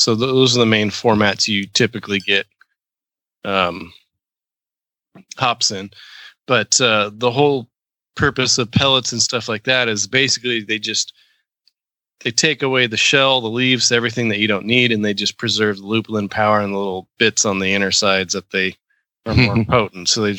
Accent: Clovis, California, United States; That's the only time I would admit that I was from Clovis is when I want nobody to analyze where that is in California, out of town.

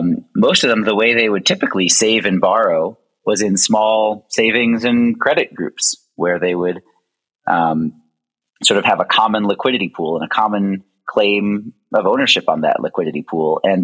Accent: Philadelphia, Pennsylvania, United States; born there; moved away as an adult; Well, my personal journey starts in the US. I was born in Philadelphia and after college started working in other countries

